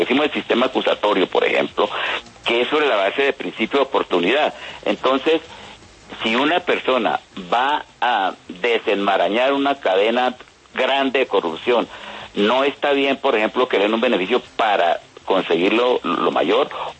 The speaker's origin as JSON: {"language": "Spanish", "town": "Chaparral", "region": "Tolima", "country": "Colombia", "tie": "born or raised there", "said": "eso sí me traslada a mi infancia, adolescencia en Chaparral"}